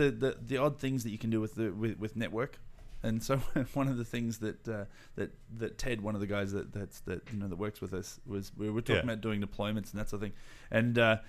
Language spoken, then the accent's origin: English; Australia; I get a phone call in the morning, in Australia time. So that's where my strange accent's from, obviously.